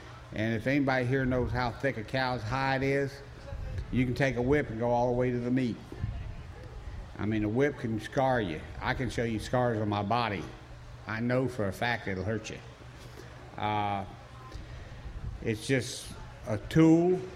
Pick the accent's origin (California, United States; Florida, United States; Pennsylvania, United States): Florida, United States; also born or lived in Hawkinsville, Georgia; Middle Georgia, around Hawkinsville, Tippettville, Georgia. I'm a 10th generation cracker and 10th generation cattleman. I moved to Florida back when I was a little bitty feller.